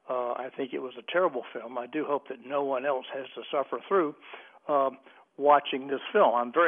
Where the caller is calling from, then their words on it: Bushy Fork, North Carolina, United States; I am calling from Bushy Fork, North Carolina.